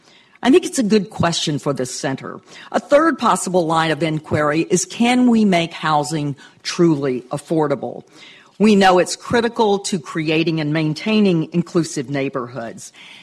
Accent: Memphis, Tennessee, United States; working on the riverfront in my hometown of Memphis, a city that is majority African American

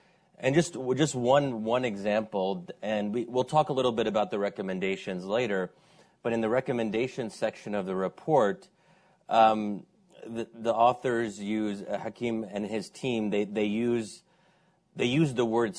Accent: Pennsylvania, United States; But speaking now as an Arab Muslim American, growing up in the Arab Muslim community in Pennsylvania, and we had the local mosque, we had Sunday school, so I was part of this scene.

